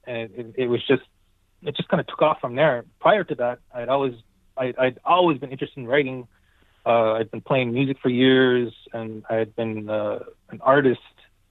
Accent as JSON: {"language": "English", "country": "Canada", "tie": "born or raised there", "said": "I grew up in a little reserve on the border of New Brunswick and Quebec in Canada."}